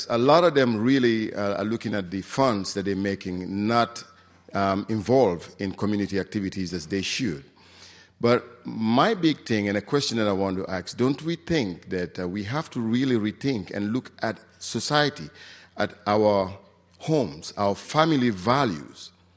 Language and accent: English; Gambia; now in Douglasville, United States; I'm originally from the Gambia in West Africa, based now in Douglasville, Georgia.